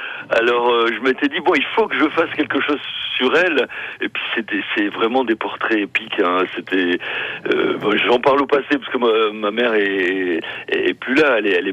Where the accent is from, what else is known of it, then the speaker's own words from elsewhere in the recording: France; born there; nous, en fait, on est des enfants de France, on est nés en France